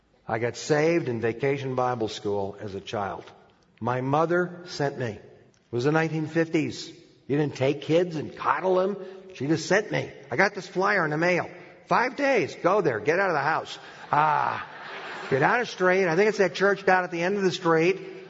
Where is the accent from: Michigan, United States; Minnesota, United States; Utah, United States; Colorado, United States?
Michigan, United States; Detroit; I, like Jack, did not grow up in a Christian home. I grew up in Detroit in a truck driver's home.